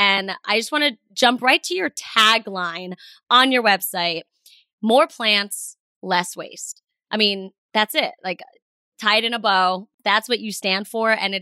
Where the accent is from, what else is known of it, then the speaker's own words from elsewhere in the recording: Avon, Connecticut, United States; Oh, I'm from Avon, Connecticut.